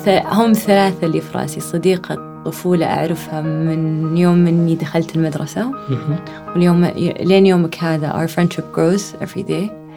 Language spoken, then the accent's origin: Arabic; Saudi Arabia; born there; ما أدري, أنا من ولدت في السعودية أول.